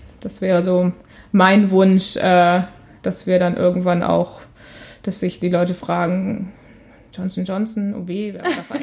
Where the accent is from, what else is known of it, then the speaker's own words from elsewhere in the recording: Wilhelmshaven, Lower Saxony, Germany; In Wilhelmshaven, am Jadebusen. Und ich glaube, wenn man so an der Natur groß geworden ist, dann respektiert man sie doch sehr.